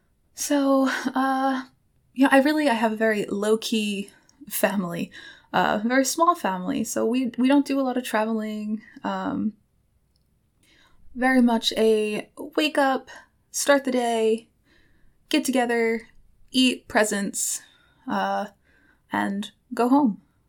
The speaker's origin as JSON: {"language": "English", "country": "United States", "said": "As an American, I have no idea what Boxing Day is."}